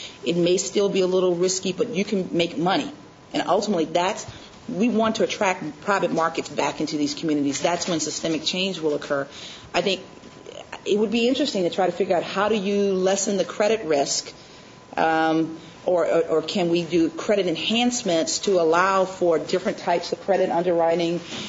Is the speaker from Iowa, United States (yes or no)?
no; Danville, Virginia, United States; In my lifetime, people were literally hosed down Main Street here in Richmond, in my hometown at Danville.